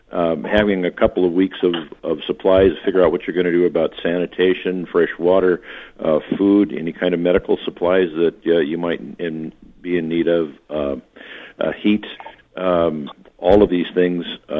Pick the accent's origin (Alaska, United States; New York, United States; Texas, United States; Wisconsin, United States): Alaska, United States; Anchorage; now in Eagle Point, United States; My hometown is Anchorage, Alaska. I was 17 years old when we experienced a 9.1 earthquake